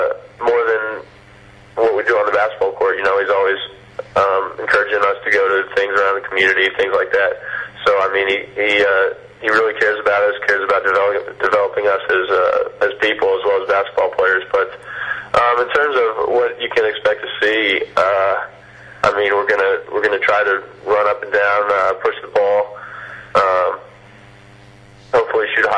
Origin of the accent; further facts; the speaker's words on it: Indiana, United States; You know, I'm from Indiana. Great history of basketball in Indiana.